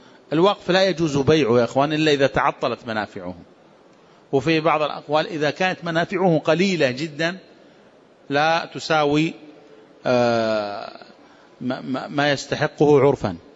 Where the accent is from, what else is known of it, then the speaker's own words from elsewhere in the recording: Najd, Saudi Arabia; في نجد عندنا ما يسمى بالصبرة